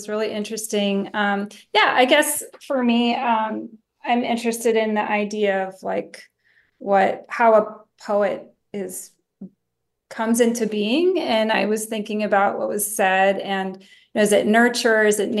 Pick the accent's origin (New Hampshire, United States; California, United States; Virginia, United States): California, United States; Los Angeles; my mom had mental illness and, you know, we grew up pretty poor in Los Angeles in many different apartments.